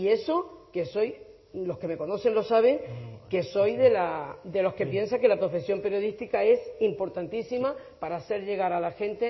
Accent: Canary Islands, Spain; soy canaria por los cuatro costados

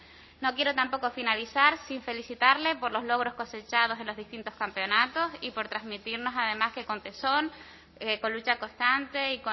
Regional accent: Canary Islands, Spain; como Canaria

